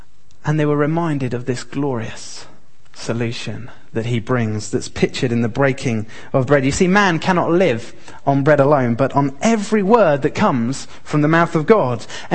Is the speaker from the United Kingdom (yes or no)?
yes; London, United Kingdom; I grew up in London and every day took the tube to school